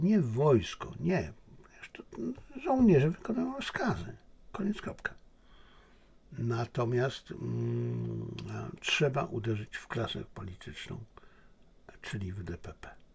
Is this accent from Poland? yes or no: no; China; Ja wprawdzie jestem Chińczykiem, ale jestem jednym z 1 400 000 000 Chińczyków.